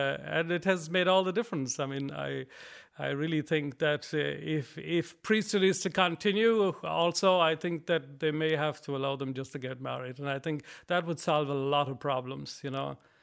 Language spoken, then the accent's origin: English; Ballinspittle, Munster, Ireland; And I'm from Ballinspittle. And like, we were three country boys.